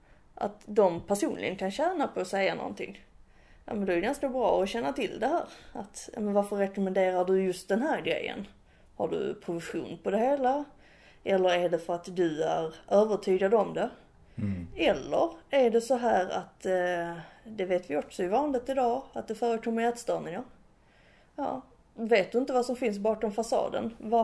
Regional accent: Skåne, Sweden; accent: Skåne; Definitivt inte om jag gör det på min skånska.

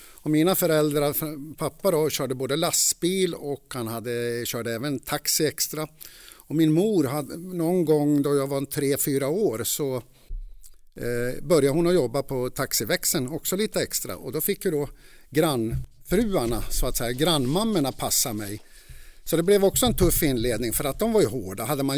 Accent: Gävle, Gävleborg County, Sweden; Jag föddes på Brynäs, det var ett riktigt arbetarkvarter i Gävle som sagt var. Det var jag, min äldre bror Ove, Maj och Rola, mina föräldrar. Och de 10 första åren i Gävle så bodde vi i ett rum och kök.

